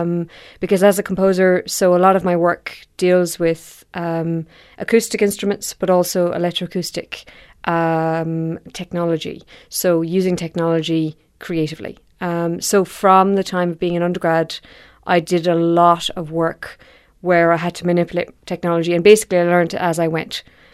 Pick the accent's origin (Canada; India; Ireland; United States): Ireland; Munster; I am from County Cork, still live just on the boundary. I went to college in University College Cork